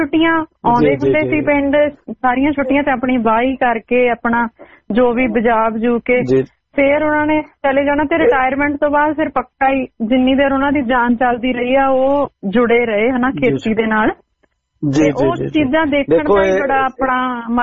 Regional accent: Punjab, India; ਮੈਂ ਕਿਹਾ ਤੁਹਾਨੂੰ ਇਹ ਵੀ ਨੀ ਪਤਾ ਕਿ ਮੈਂ ਦੁਆਬੇ ਤੋਂ ਆ ਤੁਸੀਂ ਇਹ ਅੱਜ ਦੱਸਿਆ ਵੀ ਮੈਨੂੰ ਪਤਾ ਹੀ ਨੀ ਸੀ ਦੁਆਬੇ ਤੋਂ

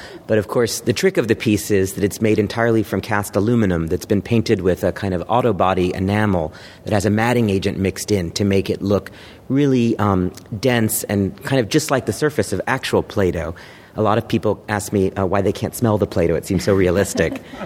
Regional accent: Dallas, Texas, United States; And I was growing up in Dallas, Texas, where there was a Borders bookstore near my house.

